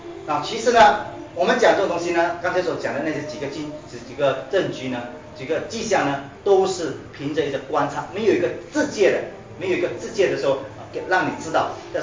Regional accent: Malaysia; 家里我本身的家乡是在马来西亚。

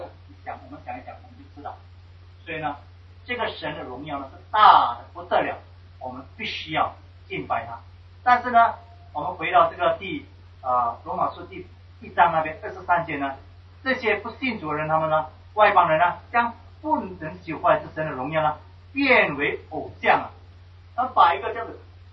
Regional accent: China; 那我们中国人呢，就是呢把人呢当作神明来拜

